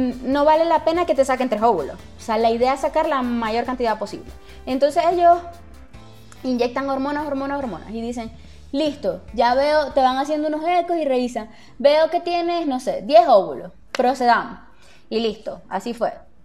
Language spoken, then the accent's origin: Spanish; Venezuela; now in Chile; desde que yo llegué a Chile, uno decía, es venezolano. O sea, soy venezolano.